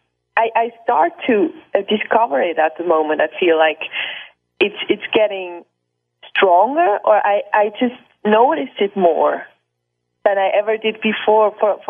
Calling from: Basel, Basel-Stadt, Switzerland; I'm calling in from Basel, Switzerland, from my sofa.

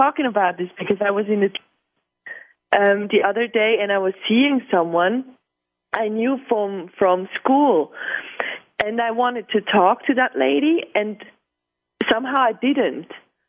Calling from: Basel, Basel-Stadt, Switzerland; From Basel, Switzerland, yes.

